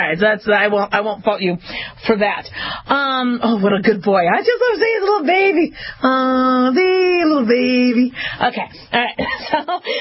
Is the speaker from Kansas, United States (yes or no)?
no; California, United States; You know, so, so I grew up in California, and there was Cal Worthington and his dog, Spot.